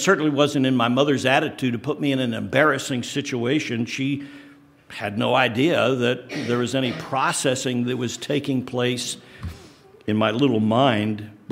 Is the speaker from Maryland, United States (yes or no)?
yes; Thurmont, Maryland, United States; born there; I was born in Maryland, a little town right where Camp David is called Thurmont, Maryland.